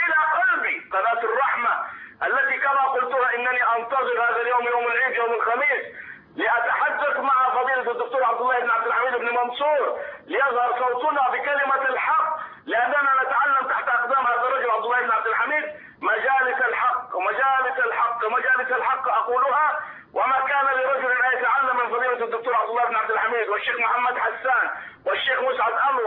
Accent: Suez, Suez Governorate, Egypt

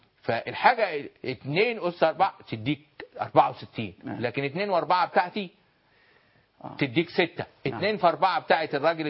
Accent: Egypt; احنا عندنا في مصر المافيا، انه هو عايز يغير الاوضاع حتى يستفيد من تغيير الاوضاع، يغير القانون،

